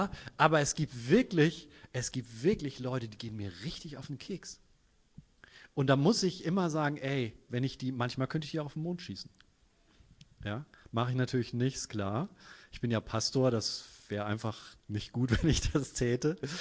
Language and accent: German; Germany; Wir haben als Deutsche unheimlich Angst vor Veränderungen.